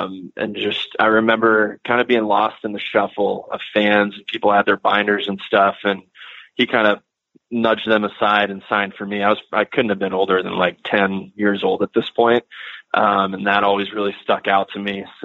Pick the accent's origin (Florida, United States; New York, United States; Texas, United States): Florida, United States; Winter Haven; born there; And I was born in Winter Haven, so that's where the Indians were for a long time.